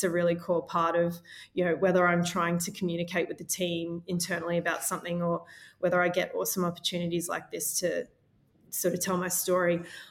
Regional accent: Mission Beach, Queensland, Australia; also born or lived in Moranbah; So I'm actually from North Queensland. I was born in a little place called Moranbah. It's a tiny little mining town. And then I grew up in Mission Beach, which is a beautiful place. It's up near Cairns.

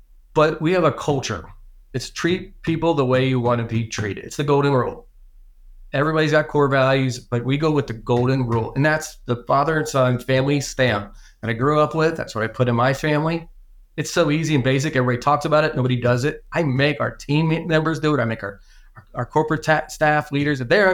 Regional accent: Cincinnati, Ohio, United States; now in Charlotte, United States; I'm born and raised in Cincinnati. Hooday, go Bengals. And it was hard to leave Cincinnati and move to Charlotte.

